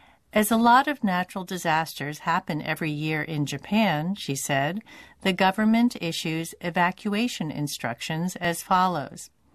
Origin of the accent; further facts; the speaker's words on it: Scotland, United Kingdom; born there; The city where I'm living now is located on the Pacific Ocean side of Shikoku. I have never experienced a typhoon because I was born in Scotland, where there are no typhoons.